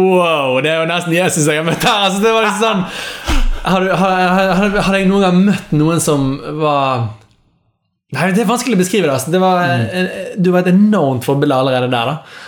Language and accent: Norwegian; Lodde Fjord, Vestland, Norway; kommer fra Lodde Fjord. Jeg er 26 år